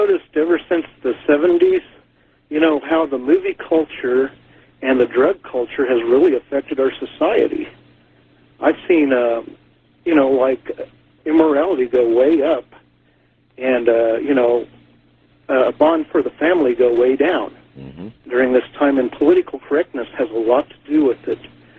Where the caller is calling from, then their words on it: Great Bend, Kansas, United States; I'm calling from Great Bend, Kansas.